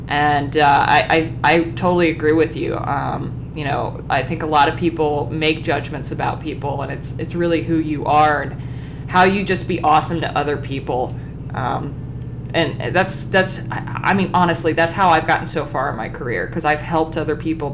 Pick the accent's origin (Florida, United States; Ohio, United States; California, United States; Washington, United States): Florida, United States; I born and raised in Florida, and I gotta tell you, growing up there was tough because I always felt like there's more than this.